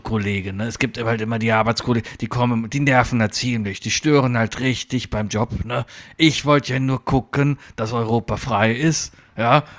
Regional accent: United Kingdom; German is a second language; Nee, ich bin Brite.

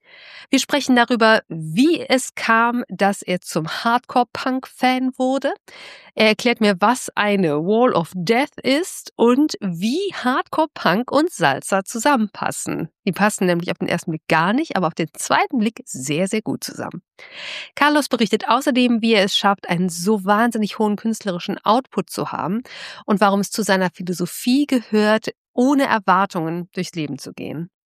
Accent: Germany; Ja, als Deutsche essen wir so gerne Kartoffeln, dass sie sogar unser Spitzname geworden sind.

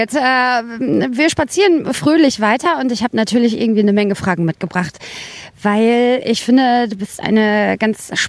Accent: Hilter, Lower Saxony, Germany; Ich komme aus Hilter, ATW, ja. Also direkt um die Ecke.

